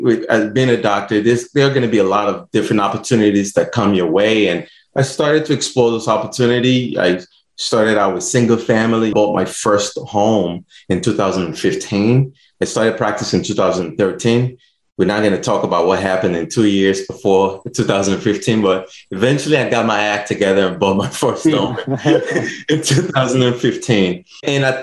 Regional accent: Nigeria; now in United States; So for me, obviously, I was born and raised in Nigeria. I came into the U.S. and just wanted to figure out how to achieve my American dream.

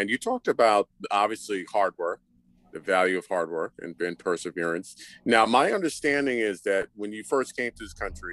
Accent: New York City, New York, United States; my parents actually came to this country from Haiti. And yeah, I was born and raised in New York City. I still live in New York City.

